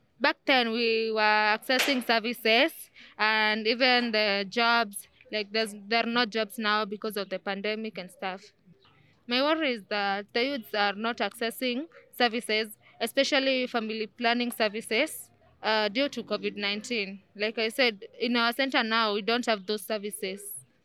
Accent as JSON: {"language": "English", "town": "Githurai", "country": "Kenya", "said": "from Githurai. I'm 22 years of age."}